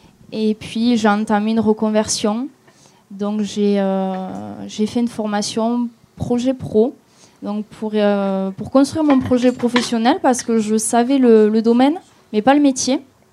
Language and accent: French; Toulouse, Occitanie, France; Alors, moi, je viens de Toulouse, j'ai 25 ans.